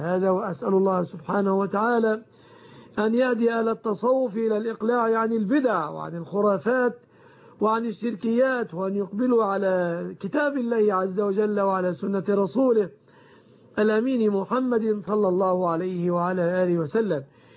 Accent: Egypt; أسأل الله أن يحفظ بلادنا مصر آمنة مطمئنة

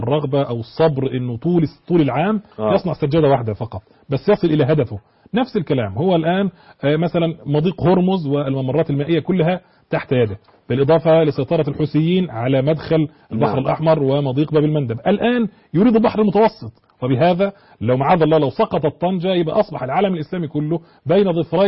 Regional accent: Egypt; لكن استقرت عندنا في مصر حوالي 210 سنة تقريبا

